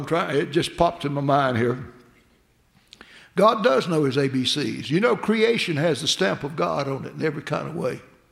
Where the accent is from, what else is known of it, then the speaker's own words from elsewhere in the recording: England, United Kingdom; And the truth of the matter is, we as English people today, we're blessed.